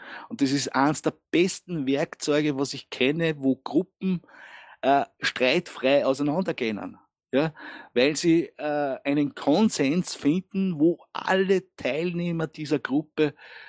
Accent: Austria; Also Leute, wir sind Österreicher, ja. Wir sind ein freiheitsliebendes Land.

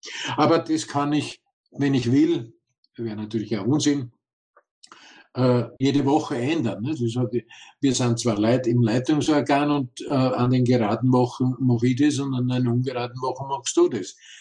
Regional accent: Austria; Bei uns in Österreich sind es 2 Menschen, die sich zusammenfinden müssen.

